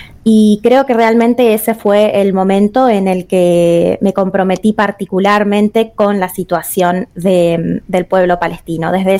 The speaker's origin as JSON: {"language": "Spanish", "town": "Monte Caseros", "region": "Corrientes", "country": "Argentina", "tie": "born or raised there", "said": "empecé a viajar y a tener experiencias en otras ciudades fuera de mi ciudad natal, Montecaseros"}